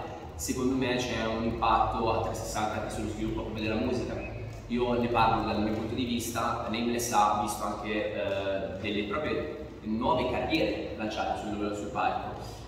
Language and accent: Italian; Lombardy, Italy; Anche io sono cresciuto, lo sai, in Brianza